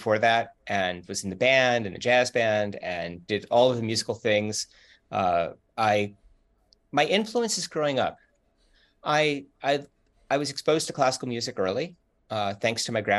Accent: Cleveland, Ohio, United States; So I'm from Cleveland, Ohio, where we met at that conference.

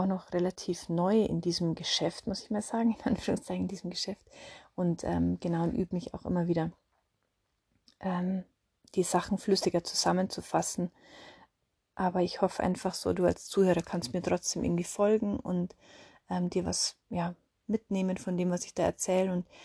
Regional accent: Bavaria, Germany; Ich komme ja aus Bayern, deswegen muss ich es noch so ein bisschen bayerisch formulieren.

